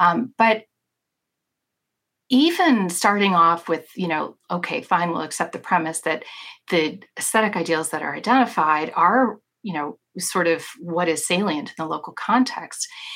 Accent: United States; which as an American, you know, college student was for me deeply unfamiliar and uncomfortable

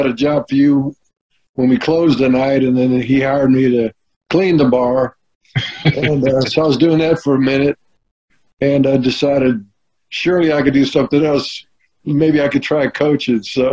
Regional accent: Boca Raton, Florida, United States; Well, I was from Boca Raton, Florida, just an hour north of Miami.

